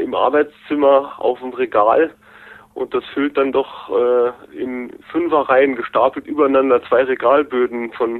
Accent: Saarland, Germany; ich bin aus dem Saarland. Und wie was man vielleicht an der Stimme oder an Slang hört, ich bin 42 Jahre alt

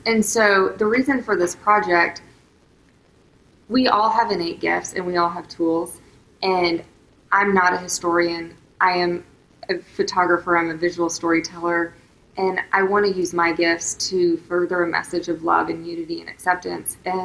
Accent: Oklahoma, United States; And I grew up in Oklahoma, and that, you know, was interesting.

